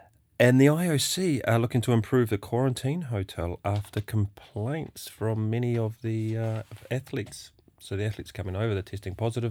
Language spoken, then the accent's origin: English; New Zealand; Naturally, being a New Zealander, I will be watching.